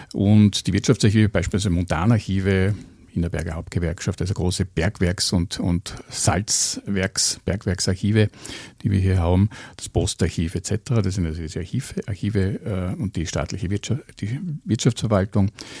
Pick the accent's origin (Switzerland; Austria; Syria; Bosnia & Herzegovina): Austria; Carinthia; wo ja auch Kärnten dann dazugehört hat, meine Heimat, das Herzog Kärnten